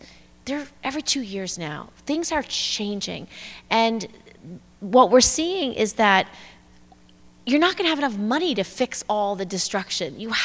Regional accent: New York, United States; As a New Yorker, we just went through Superstorm Sandy, and it was devastating.

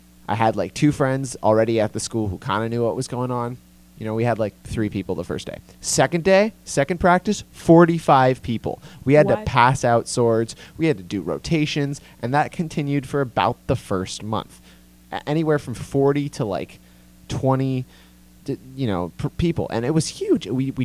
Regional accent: California, United States; Obviously, I'm from California. I don't know that that happens there.

